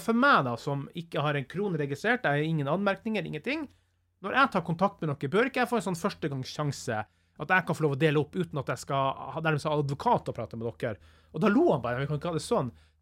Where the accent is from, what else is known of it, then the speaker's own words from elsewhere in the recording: Northern Norway, Norway; Og da treffer jeg jo, som nordlending, en annen nordlending.